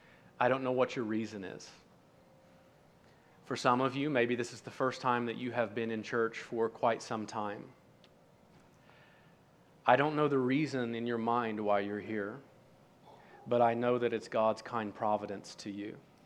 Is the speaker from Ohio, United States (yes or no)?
yes; Ironton, Ohio, United States; We were about 3 hours from my hometown where I grew up in Ironton, Ohio.